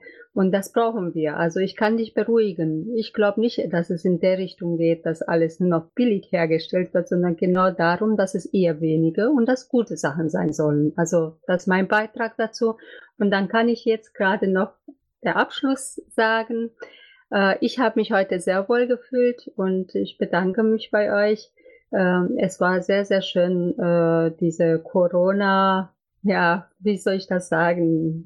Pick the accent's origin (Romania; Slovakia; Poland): Romania; also born or lived in Germany; now in Austria; Also ich bin in Rumänien groß geworden